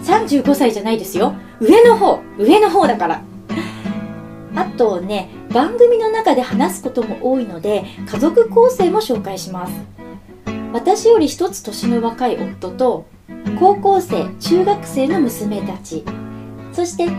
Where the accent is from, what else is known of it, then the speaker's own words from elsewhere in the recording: Niigata, Japan; まあ地元の新潟の地震っていうこともあるんですけど、